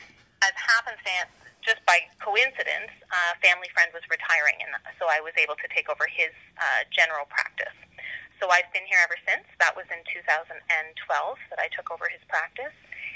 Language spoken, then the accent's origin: English; Cobourg, Ontario, Canada; So as I've mentioned, I'm born and raised in Cobourg.